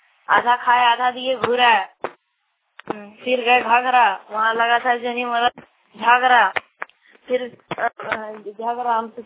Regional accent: Jharkhand, India; मैं बहरा टीका रहने वाला हूँ, गोरो पंचायत और प्रखंड जमुआ और गिरिडीह जिला का रहने वाला हूँ।

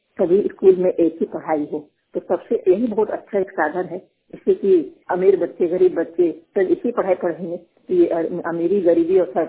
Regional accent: Jharkhand, India; मैं झारखंड के जिला गोड्डा से बोल रही हूँ। मेरे गांव का नाम बंदरवार है।

